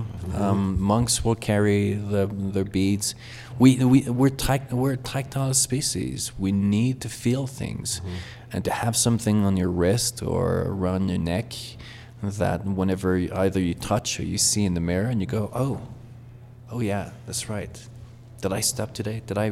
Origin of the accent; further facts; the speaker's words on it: Canada; I'm from Canada, but I hadn't been living in this country for 20 years.